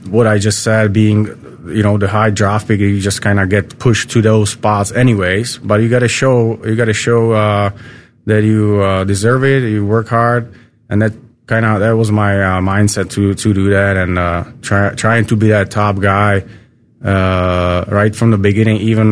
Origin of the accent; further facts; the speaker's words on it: Czechia; now in Columbus, United States; I like the people here in Ohio, in Columbus area, because it was like I grew up in Czech. Which is, I would say, pretty easygoing, European state.